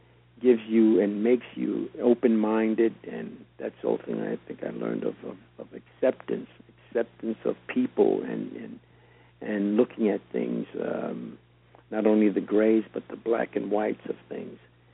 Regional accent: New York, United States; because I grew up a Catholic in New York

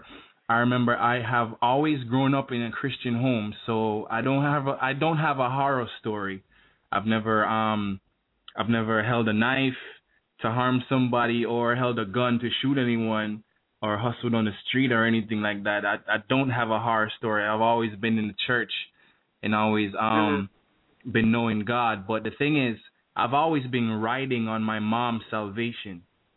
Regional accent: Jamaica; I am from Jamaica. I know it doesn't sound like it

